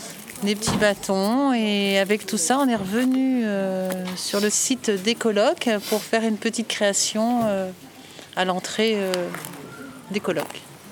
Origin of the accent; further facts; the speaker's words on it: Montbrun-les-Bains, Auvergne-Rhône-Alpes, France; Je viens de Montbrun-les-Bains.